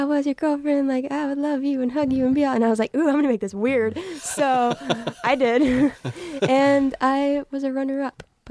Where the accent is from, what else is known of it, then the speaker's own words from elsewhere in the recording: Texas, United States; So I'm from Texas.